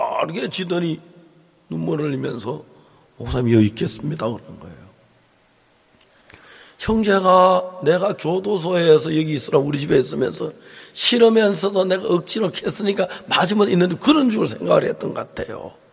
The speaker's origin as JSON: {"language": "Korean", "town": "Seonsan", "region": "North Gyeongsang", "country": "South Korea", "tie": "born or raised there", "said": "제 고향이 경북 선산인데"}